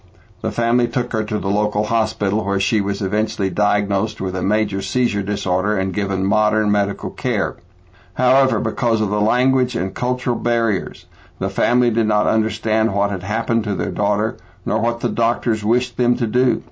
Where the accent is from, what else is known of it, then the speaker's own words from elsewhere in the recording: Amarillo, Texas, United States; from Amarillo, Texas